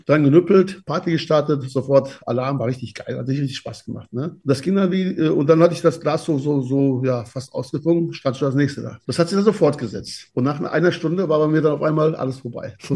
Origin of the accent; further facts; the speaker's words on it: Antalya, Turkey; in meiner Heimat in Antalya.